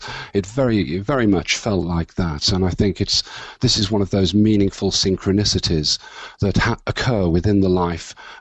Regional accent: Wolverhampton, West Midlands, United Kingdom; which were being published from my hometown of Wolverhampton

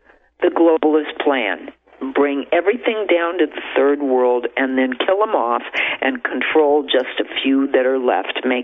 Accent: Illinois, United States; also born or lived in Ohio; now in Tennessee, United States; I'll tell you, I was born and raised in Illinois, lived in Ohio for many years. I've lived all over the country.

